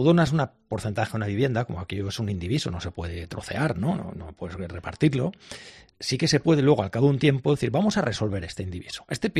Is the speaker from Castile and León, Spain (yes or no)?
no; Catalonia, Spain; Yo soy muy catalán, también muy español, ya lo digo.